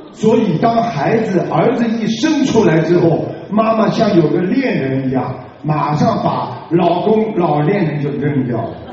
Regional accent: China; 为什么我们中国人经常讲呢？

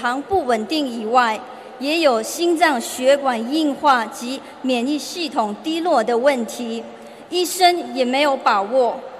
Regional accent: Malaysia; 大家好，我是来自马来西亚的

